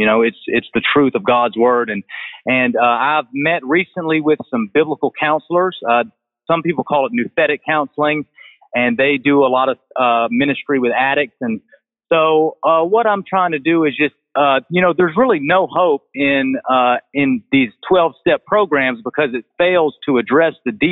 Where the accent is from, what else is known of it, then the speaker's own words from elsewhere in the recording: Augusta, Georgia, United States; now in Greenwood, United States; I'm originally from Augusta, Georgia